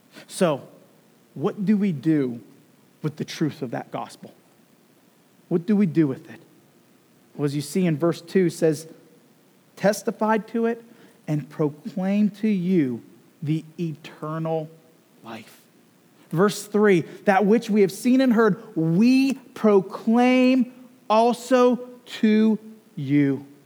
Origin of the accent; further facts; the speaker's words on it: Cleveland, Ohio, United States; now in Lexington, United States; So thank God my kids are growing up in Lexington instead of Cleveland right now.